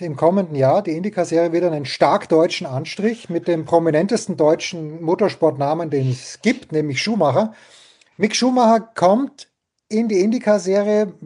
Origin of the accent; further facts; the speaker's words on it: Graz, Styria, Austria; also born or lived in Mainz; Geboren in Mainz, Eltern im Zweiten Weltkrieg gestorben, groß geworden bei der Großmutter in Graz, mit österreichischer Lizenz gefahren, aber deutsche Staatsbürgerschaft nie abgegeben.